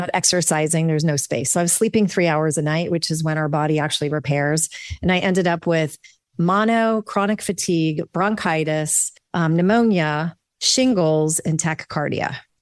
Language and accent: English; Dayton, Ohio, United States; And I grew up in Dayton, Ohio, and I was a tomboy.